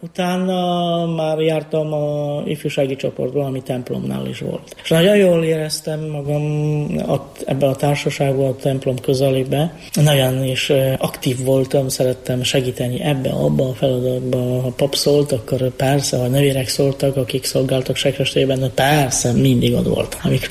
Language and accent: Hungarian; Poland; persze Lengyelországhoz, igen, mert onnan származom